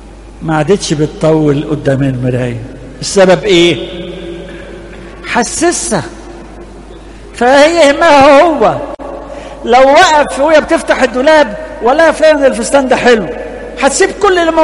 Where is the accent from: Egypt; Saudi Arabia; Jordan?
Egypt; احنا كمصريين محتاجين نتغير في الحته دي شويه.